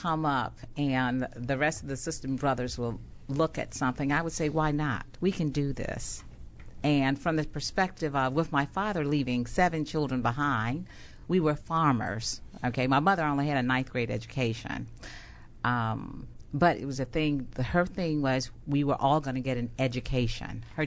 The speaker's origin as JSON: {"language": "English", "town": "Montgomery", "region": "Alabama", "country": "United States", "said": "I am from Montgomery, Alabama."}